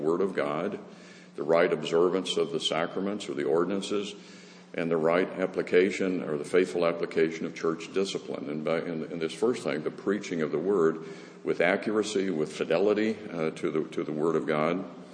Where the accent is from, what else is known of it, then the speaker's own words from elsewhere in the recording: the South, United States; I grew up in the South, and we use the word persnickety.